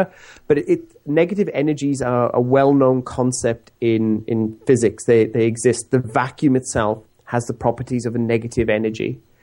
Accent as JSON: {"language": "English", "region": "Wales", "country": "United Kingdom", "said": "working in my home country of Wales"}